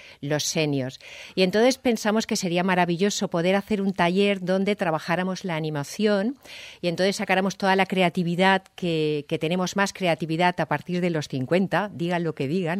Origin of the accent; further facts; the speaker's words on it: Valencia, Valencian Community, Spain; yo soy del Cabañal, siempre reivindico mi origen